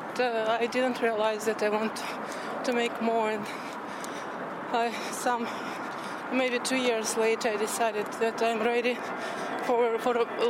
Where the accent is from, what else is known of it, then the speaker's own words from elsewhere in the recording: Moscow, Russia; English is a second language; I'm from Moscow, Russia.